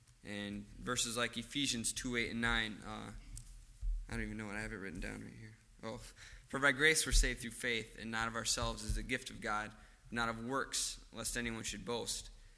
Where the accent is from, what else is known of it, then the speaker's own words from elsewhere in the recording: Grand Rapids, Michigan, United States; I'm from Grand Rapids, Michigan.